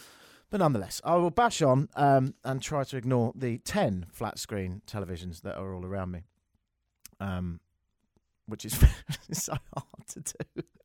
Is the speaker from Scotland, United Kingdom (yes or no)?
no; London, United Kingdom; now in Toronto, Canada; I'm from London, innit? And I live here in Toronto.